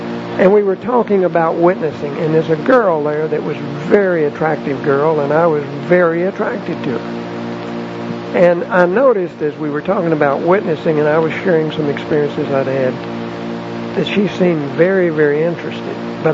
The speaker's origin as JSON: {"language": "English", "region": "Texas", "country": "United States", "tie": "born or raised there", "said": "I grew up out in West Texas and planned to be a veterinarian"}